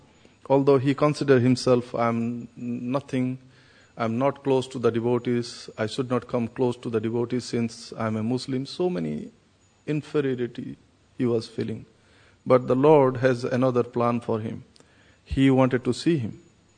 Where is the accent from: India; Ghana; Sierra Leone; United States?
India; Puri, Odisha; since I am from Jagannath Puri